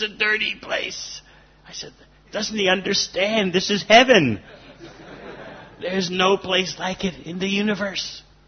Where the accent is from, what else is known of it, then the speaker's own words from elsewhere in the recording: New York City, New York, United States; I'm from New York City, and New York City is neither east or west.